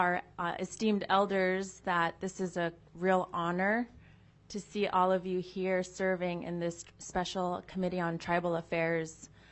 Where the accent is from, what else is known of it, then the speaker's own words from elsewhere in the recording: Bethel, Alaska, United States; first language Yupik; I come from Mamtreislik, also known as Bethel. And my ancestors and my family come from Quinhawk along the Kanakhtuk River.